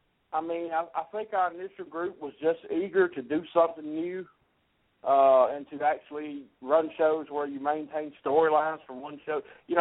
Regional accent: Monroe, United States; Let's do it in Monroe. It's in my hometown. I know people here. I've got contacts here.

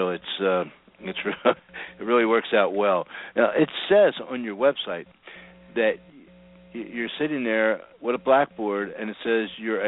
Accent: Philadelphia, Pennsylvania, United States; also born or lived in Las Vegas; now in Houston, United States; I grew up in Philadelphia area, lived in the West in Las Vegas for 20 years, and now live in Houston.

